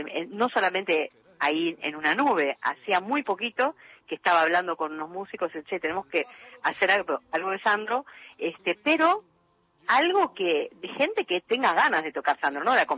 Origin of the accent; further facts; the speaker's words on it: Argentina; para nosotros como argentinos